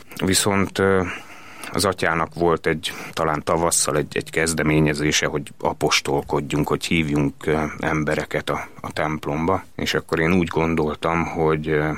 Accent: Gödöllő, Pest, Hungary; Én Mária besnyői születésű vagyok, Gödöllő Mária besnyői részén születtem. Egész pontosan a Mária besnyői, most már bazilika, akkor még Kegyhely tövében nőttem föl a Hétház utcában, ami közvetlen ott a Kegyhelynek a terén

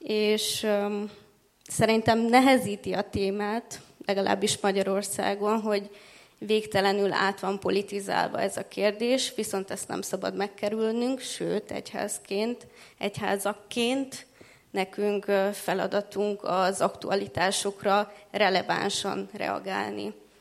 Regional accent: Târgu Mureș, Mureș County, Romania; now in Debrecen, Hungary; én erdélyi származású vagyok, Marosvásárhelyen születtem, ott is nevelkedtem

